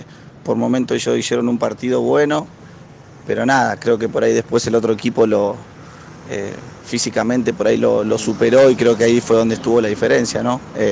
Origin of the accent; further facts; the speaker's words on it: La Plata, Buenos Aires Province, Argentina; Yo soy de La Plata, de Buenos Aires